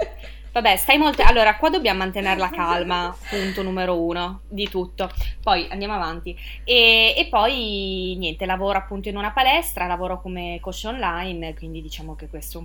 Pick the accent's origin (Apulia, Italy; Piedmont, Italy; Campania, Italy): Piedmont, Italy; Ivrea; born there; now in Milan, Italy; sono nata in provincia di Torino, a Ivrea, però vivo a Milano adesso da 6 anni, e no, di più di 6 anni forse anche.